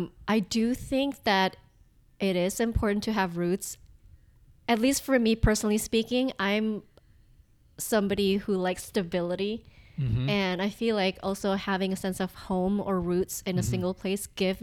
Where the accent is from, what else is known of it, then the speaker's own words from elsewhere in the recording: Indonesia; moved away as an adult; now in United States; Probably a short version would be like, I'm from Indonesia.